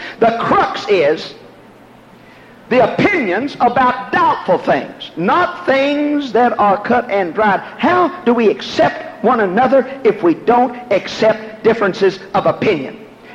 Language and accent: English; Louisiana, United States; If Paul didn't say it, I'm not a Cajun from South Louisiana.